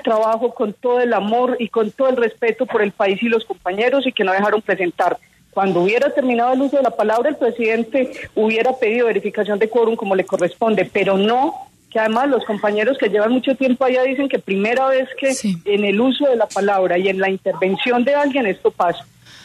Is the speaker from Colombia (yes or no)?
yes; Colombia; no permitiendo que tanto los compañeros como los colombianos pudiéramos exponerles nuestra posición de la ponencia positiva